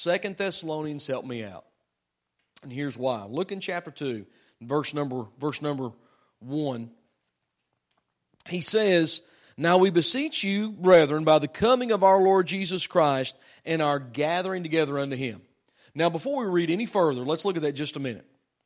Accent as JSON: {"language": "English", "region": "the South", "country": "United States", "tie": "born there", "said": "But that's probably because I was born in the South. Had I been raised in the Midwest, I probably wouldn't be."}